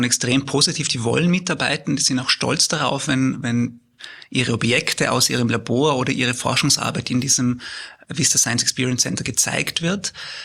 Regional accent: Vorarlberg, Austria; Ich bin am Land in Vollberg aufgewachsen. Ich war der Erste in meiner Familie, der zum Studieren angefangen hat.

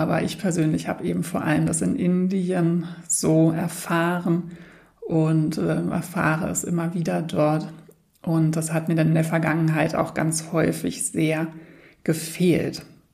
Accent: Berlin, Germany; Und ich bin in Berlin aufgewachsen. Es gibt ja auch Teile in Deutschland, die religiöser geprägt noch sind, aber ich bin halt eher in so einem ja, in so einer Atmosphäre aufgewachsen, wo Religion

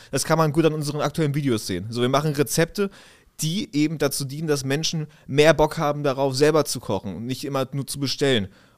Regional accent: Hanover, Lower Saxony, Germany; Ich komme aus Hannover. Ich bin 24 Jahre alt

